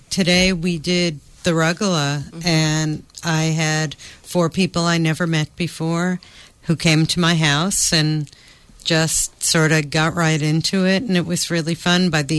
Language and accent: English; New York, United States; I'm a New Yorker, so L.A. is sort of like a step down.